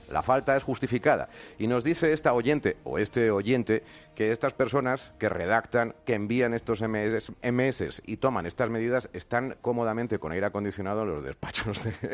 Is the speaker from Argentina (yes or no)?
no; Bolivia; soy boliviana y muy orgullosa.